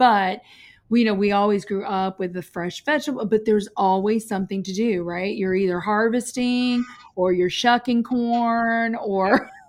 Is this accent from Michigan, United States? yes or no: no; Paducah, Kentucky, United States; I grew up in Paducah, Kentucky too, as you know, went to Murray State